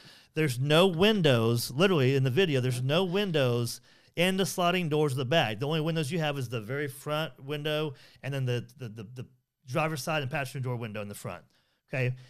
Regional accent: Idaho, United States; Didn't want to tell them that I was actually from Idaho.

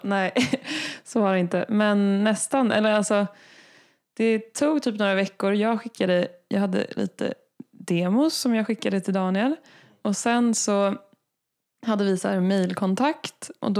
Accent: Dalarö, Stockholm County, Sweden; Det var en sommar då jag jobbade på mitt lokala bageri på Dalarö, där jag är uppvuxen.

